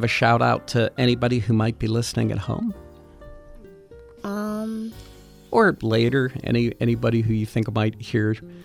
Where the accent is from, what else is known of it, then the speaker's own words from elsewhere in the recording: Churchill, Pennsylvania, United States; I grew up in Churchill.